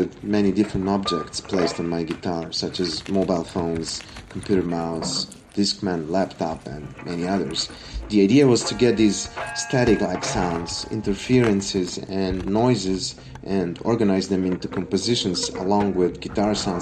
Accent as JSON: {"language": "English", "region": "Belgrade", "country": "Serbia", "said": "I come from Belgrade."}